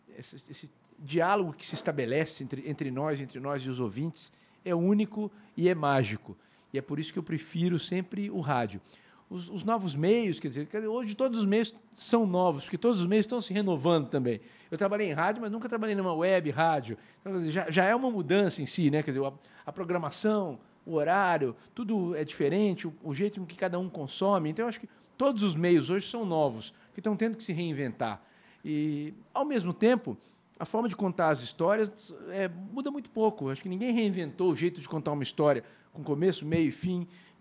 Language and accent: Portuguese; Tupã, São Paulo, Brazil; Eu sou de Tupã, uma cidade muito ativa em rádio, e foi lá que eu comecei. E depois fui para São Paulo